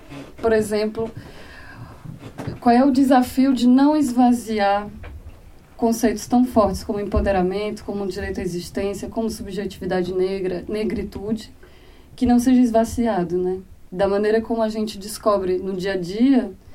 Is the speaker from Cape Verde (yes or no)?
no; Ceará, Brazil; now in France; no Brasil eu passo por branca, e eu sou do Ceará, eu venho de uma família pobre que é emergente